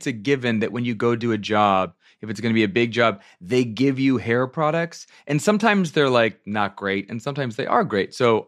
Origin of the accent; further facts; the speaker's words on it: Virginia, United States; also born or lived in New York; I'm from Virginia. Well, I'm from upstate New York, but I was raised in Virginia, so I started going to Arena Stage as a kid.